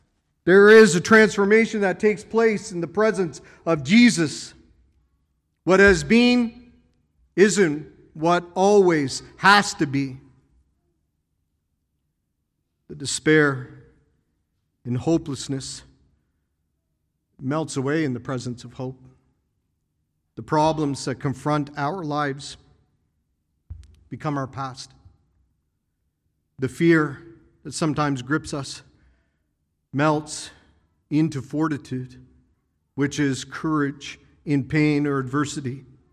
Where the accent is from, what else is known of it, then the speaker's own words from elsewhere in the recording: Prince Edward Island, Canada; You go home to my hometown, Surrey, Prince Edward Island, and you say to people